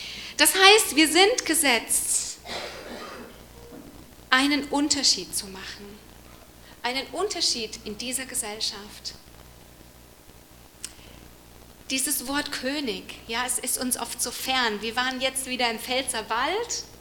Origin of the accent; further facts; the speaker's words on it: Haiti; ich komme aus Haiti, ich weiß, wie es ist, in tausend verschiedene Fettnäpfchen zu treten.